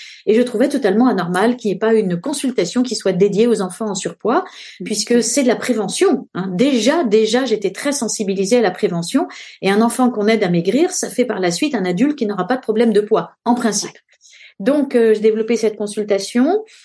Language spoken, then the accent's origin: French; Paris, Île-de-France, France; born there; je suis née à Paris.